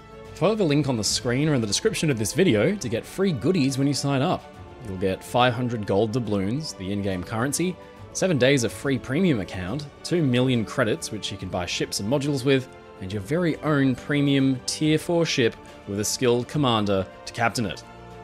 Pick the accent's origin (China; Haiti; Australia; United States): Australia; Melbourne, Victoria; including my hometown of Melbourne, Australia, seen here.